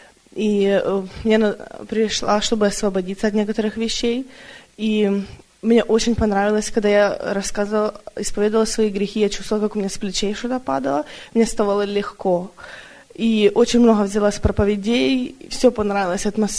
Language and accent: Russian; Ukraine; now in Seattle, United States; я вообще с Украины. Я здесь в Сиэтле делаю internship, библейскую школу прохожу.